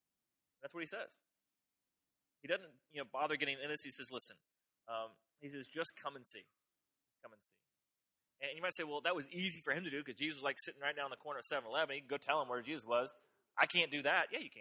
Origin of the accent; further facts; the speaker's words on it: Florida, United States; also born or lived in Virginia; Okay, I'm from Florida. Why? Because I grew up in Florida. But I was born here.